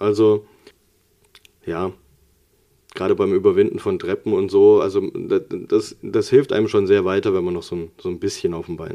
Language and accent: German; Bad Hersfeld, Hesse, Germany; also meinem Heimatort quasi, wo ich mit meinen Eltern aufgewachsen bin, in der Nähe in Bad Hersfeld